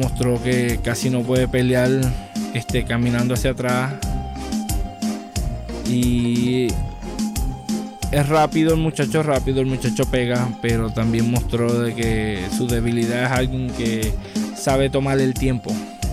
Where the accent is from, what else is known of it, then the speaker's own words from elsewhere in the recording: Puerto Rico; Yo como boricua me siento orgulloso de Jason Vélez.